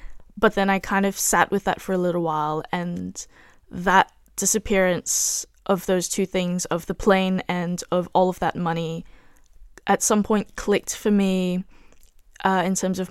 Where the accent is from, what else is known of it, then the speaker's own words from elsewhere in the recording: Malaysia; how incapable I felt of incurring into the day-to-day politics of being a Malaysian living in Malaysia.